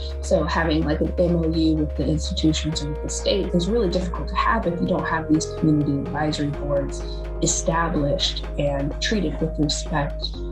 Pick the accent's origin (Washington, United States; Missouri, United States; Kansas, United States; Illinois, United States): Missouri, United States; also born or lived in Louisiana, United States; which is where I was born. We moved to Missouri whenever I was 6 years old. Growing up in Missouri is definitely different being away from my tribe